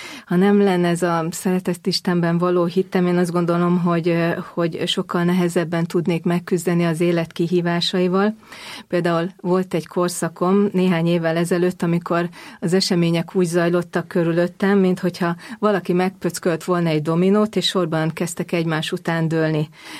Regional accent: Dány, Pest, Hungary; now in Budapest, Hungary; Egy Gödöllő közeli kis faluban zajlott a gyerekkorom, Dánya falu neve, ahol a szocializmus alatt is megtartották az emberek a hitüket. Az első nagy fordulat az életemben akkor volt, amikor Pestre kerültem 1987-ben

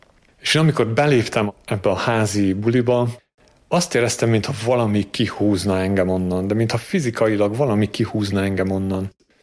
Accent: Transylvania, Romania; also born or lived in England; now in Hungary; a Korátlan Kriszti közösség tagja. Erdélyben születtem és nevelkedtem, majd Isten 12 évre Angliába vezetett, és most 2 éve Magyarországon élünk a közösséggel. Katolikus családban születtem és nőttem fel

